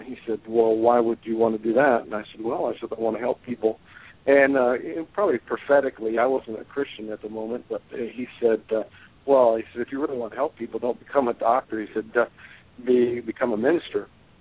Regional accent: Flint, Michigan, United States; moved away; I used to live in Michigan. I grew up in the Detroit area, just a little bit north of Detroit in a town called Flint.

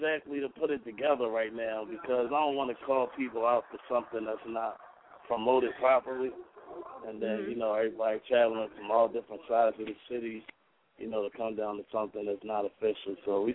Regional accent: New Jersey, United States; I'm from Jersey.

